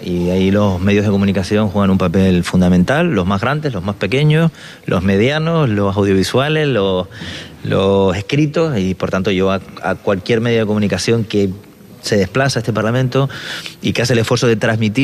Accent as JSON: {"language": "Spanish", "region": "Canary Islands", "country": "Spain"}